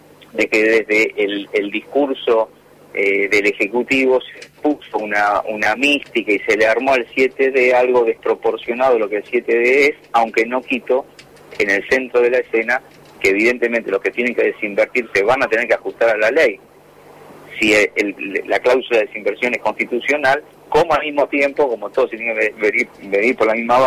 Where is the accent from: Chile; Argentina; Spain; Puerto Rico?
Argentina; todos nosotros como argentinos